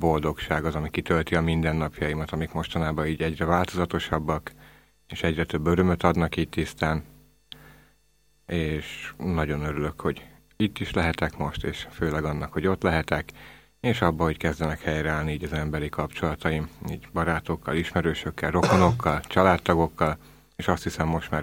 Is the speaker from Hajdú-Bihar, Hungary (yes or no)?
no; Budapest, Hungary; now in Ráckeresztúr, Hungary; 34 éves múltam, Budapesten születtem, és ott is éltem. Ma fél éve vagyok Ráckeresztúron.